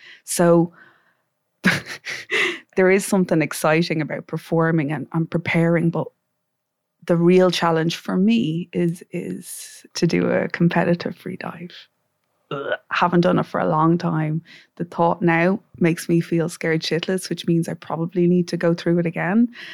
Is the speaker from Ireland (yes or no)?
yes; Leixlip, Kildare, Ireland; I'm from Leixlip in County Kildare. So obviously not by the sea